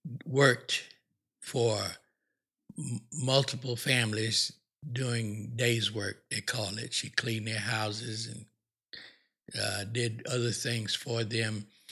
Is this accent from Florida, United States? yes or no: yes; St. Petersburg, Florida, United States; You know, I grew up in St. Petersburg, but we were restricted to a certain neighborhood.